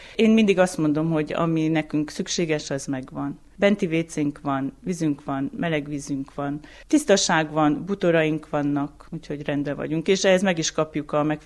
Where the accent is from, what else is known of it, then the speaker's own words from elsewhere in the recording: Dezs, Romania; now in Muzsna, Romania; én egy kicsit ilyen lokálpatrióta vagyok. Dezsi lány vagyok, Dezsből jöttem férhez Muzsnába, soha nem vágytam el.